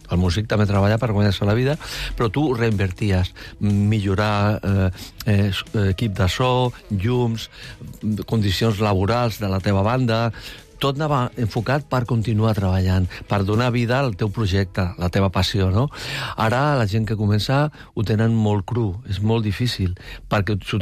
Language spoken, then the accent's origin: Catalan; Barcelona, Catalonia, Spain; sóc de Barcelona